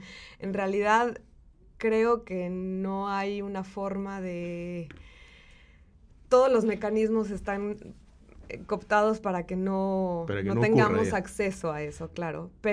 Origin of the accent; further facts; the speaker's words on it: San Luis Potosí, Mexico; moved away; Conozco 3 chicas de San Luis Potosí, de donde yo soy, que están estudiando acá.